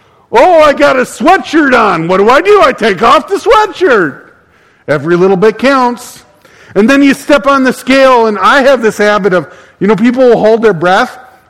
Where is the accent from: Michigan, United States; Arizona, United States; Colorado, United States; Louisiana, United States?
Michigan, United States; And while I'm from Michigan, like Ryan, don't hold that against me.